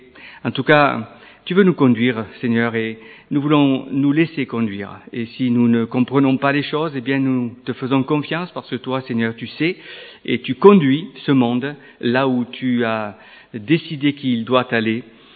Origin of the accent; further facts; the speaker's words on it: Saint-Jean-du-Gard, Occitanie, France; Je suis originaire de Saint-Jean-du-Gard dans les Cévennes.